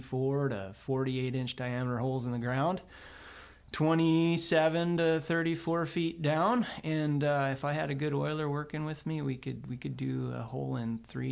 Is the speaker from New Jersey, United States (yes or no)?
no; Washington, United States; moved away as an adult; So I actually grew up in Washington State, and like a lot of others, just was dying to see Alaska. Came up in 1999